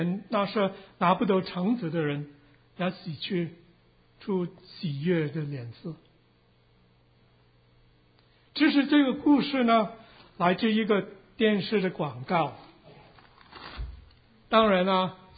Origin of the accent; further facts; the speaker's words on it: Hong Kong; 我是从香港来的